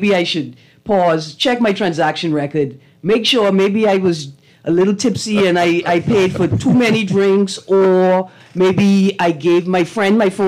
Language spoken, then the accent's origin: English; Bahamas; I'm from the Bahamas. This is a pirate town.